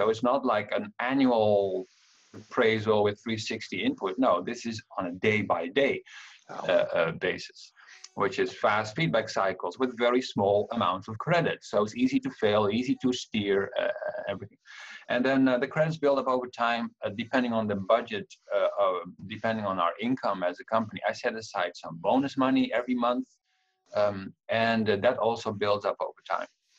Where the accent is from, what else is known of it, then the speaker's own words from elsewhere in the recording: Rotterdam, South Holland, Netherlands; English is a second language; I was very inspired by a picture in my hometown, which is created by a photographer, Ken Lum, who now lives in Philadelphia, US. And his work of art says, "Melly Shum hates her job." And it's a very compelling picture. It has been in Rotterdam for 25 years